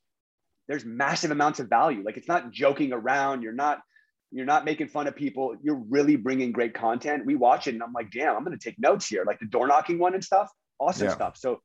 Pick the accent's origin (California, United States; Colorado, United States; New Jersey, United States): California, United States; Yeah, the might be seem a little excessive, but I'm like, I'm from Orange County or I'm from OC.